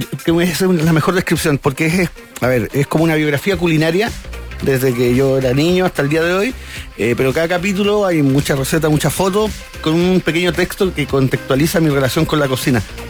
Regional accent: Valparaíso, Chile; Yo soy de porteño.

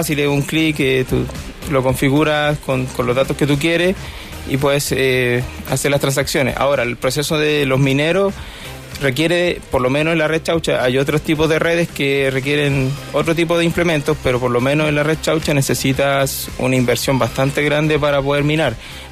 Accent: Chile; Acá en Chile le decimos a una moneda de baja denominación

